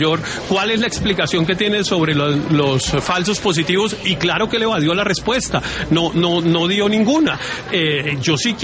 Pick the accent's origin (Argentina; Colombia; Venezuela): Colombia; como ciudadano colombiano